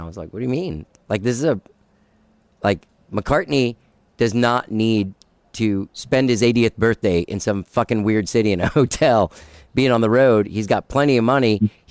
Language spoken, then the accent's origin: English; Miami, Florida, United States; also born or lived in Texas; I was born in Miami, and I lived in Texas and other places growing up. But when I was a teenager, my mom died. I had to move to Miami and live with my dad